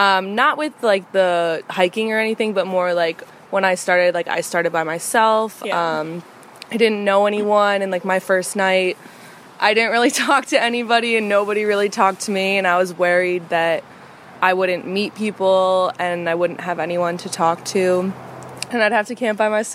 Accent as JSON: {"language": "English", "region": "East Coast", "country": "United States", "said": "I'm from the East Coast, so it was like, I know I've heard about the AT for a while"}